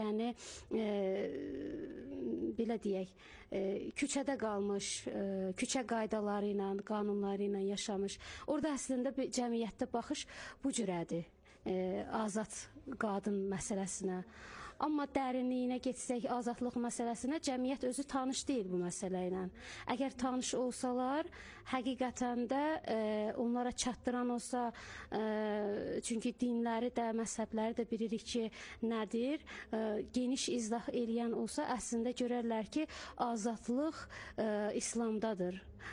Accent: Agjabadi, Karabakh, Azerbaijan; now in Russia; Mən özüm Qarabağlıyam.

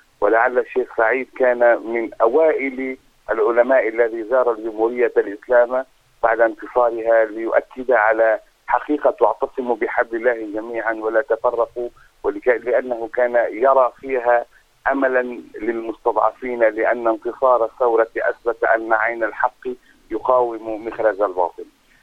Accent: Lebanon; أنا كعربي، أنا كمسلم، أنا كلبناني،

